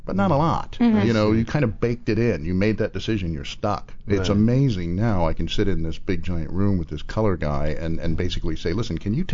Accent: San Diego, California, United States; now in Los Angeles, United States; San Diego.

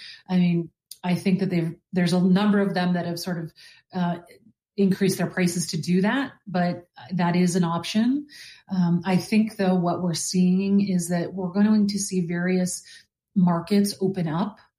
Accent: Connecticut, United States; And now I'm back home in a lot of ways because I'm actually born and raised in Connecticut.

